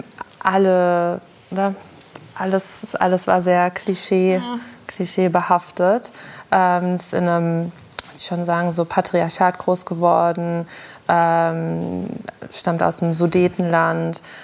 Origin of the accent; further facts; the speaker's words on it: Frankfurt, Hesse, Germany; ich komme aus Frankfurt irgendwie. Man babbelt so gleich.